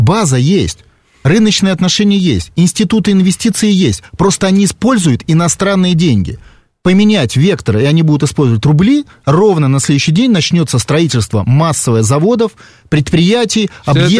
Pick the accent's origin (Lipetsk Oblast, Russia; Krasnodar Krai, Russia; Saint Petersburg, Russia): Saint Petersburg, Russia; вот я из Питера, весь Петроградский район застроен квартирами для рабочих.